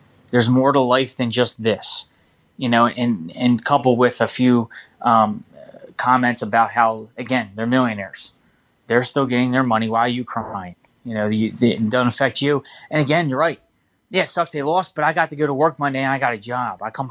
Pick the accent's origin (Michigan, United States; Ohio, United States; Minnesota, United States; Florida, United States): Florida, United States; Pompano Beach; Obviously, I'm from Broward County, Pompano Beach, and this year's Super Bowl would have ended there.